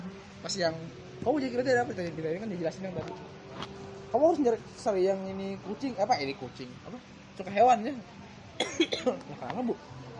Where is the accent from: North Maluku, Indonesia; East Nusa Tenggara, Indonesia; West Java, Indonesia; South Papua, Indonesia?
West Java, Indonesia; Lembang; Karena aku orang Sumbang, Lembang. Lembang.